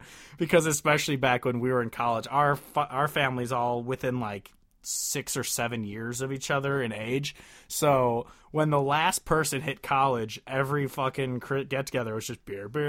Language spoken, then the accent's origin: English; Midwest, United States; As a Midwesterner, I appreciate that other Midwesterners